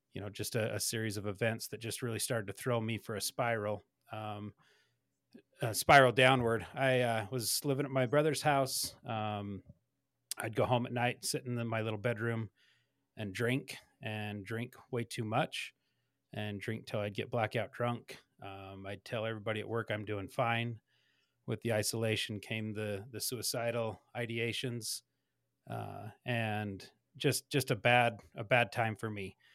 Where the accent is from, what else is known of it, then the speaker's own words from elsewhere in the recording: Springville, United States; I spent about 13 years as a volunteer firefighter and an EMT here in the town that I grew up in Springville.